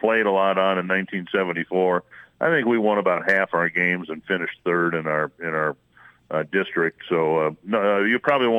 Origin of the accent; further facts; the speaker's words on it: Minnesota, United States; I'm a Minnesotan through and through, and certainly that includes the time I spent in Staples in high school in the early 70s.